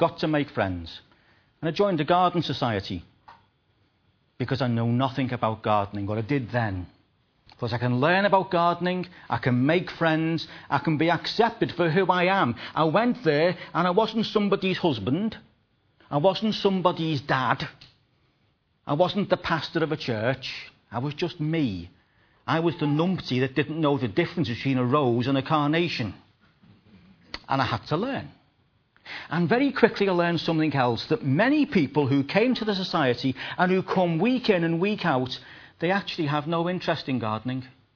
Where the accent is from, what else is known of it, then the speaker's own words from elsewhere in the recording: Liverpool, North West England, United Kingdom; moved away as an adult; When I came back to Liverpool, I was born and bred in Liverpool. I left the city back in 1983. And when we came back after 20 years